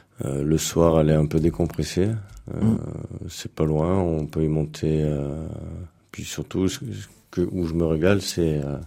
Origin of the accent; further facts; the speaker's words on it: Lyon, Auvergne-Rhône-Alpes, France; quand j'étais jeune de Lyon, on descendait nous à Grusson, on passait nos vacances.